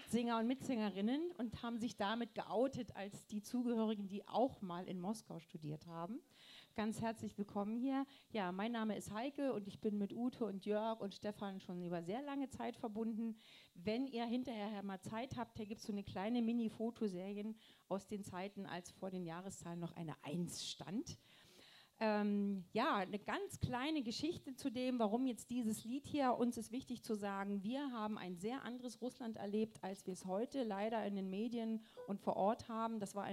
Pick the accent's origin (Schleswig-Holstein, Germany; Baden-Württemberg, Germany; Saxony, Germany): Saxony, Germany; Niesky; Ich komme aus der Oberlausitz, aus dem Weltdorf Niesky in der Nähe von Görlitz